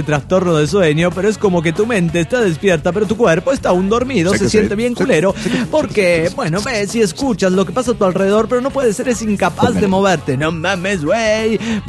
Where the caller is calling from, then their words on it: Japan; de Naoka, Japón.